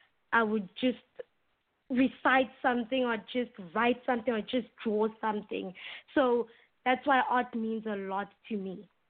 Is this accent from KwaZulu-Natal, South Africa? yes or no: no; Witbank, Mpumalanga, South Africa; I'm in Witbank most of the time, which is my hometown.